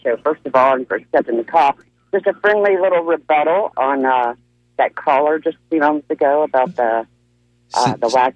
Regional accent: Florida, United States; I was born and raised on Lake Okeechobee, literally born on that lake, learned to swim in that lake, can't swim in it today.

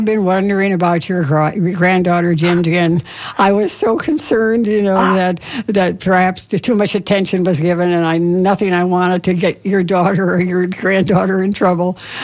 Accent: Midwest, United States; but I'm from the Midwest, and you were taught early that the worst thing you can do is believe in your press clippings.

